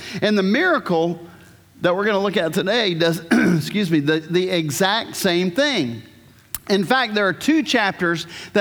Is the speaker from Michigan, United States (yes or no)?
no; New Orleans, Louisiana, United States; I often talk about Hurricane Katrina, my hometown. You know, God, there's a lot of sin in New Orleans, and that's true. Having grown up there, there's a lot of sin in New Orleans.